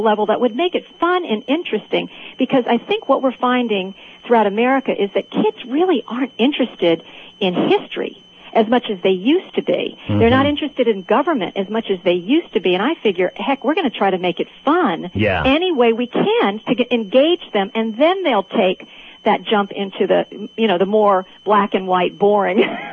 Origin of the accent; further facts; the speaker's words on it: Alexandria, Virginia, United States; I did one of our very first books about actually my hometown of Alexandria, Virginia.